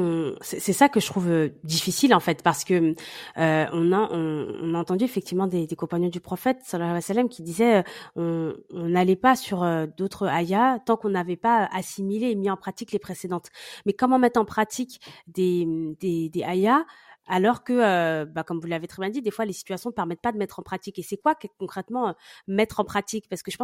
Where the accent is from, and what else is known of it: France